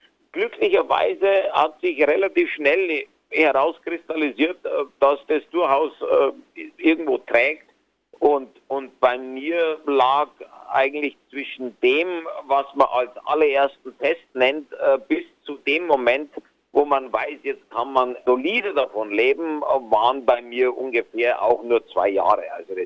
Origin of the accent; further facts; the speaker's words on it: Bavaria, Germany